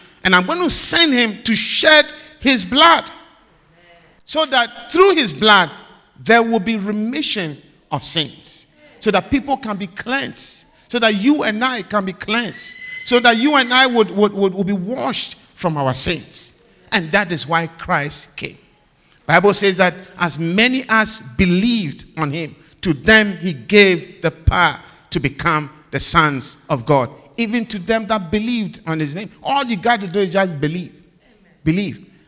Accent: Ghana; Now, I come from Africa. I come from Ghana, specifically.

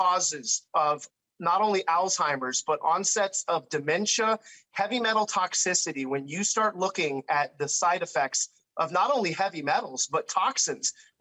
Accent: West Palm Beach, Florida, United States; So I grew up in West Palm Beach, Florida, born and raised.

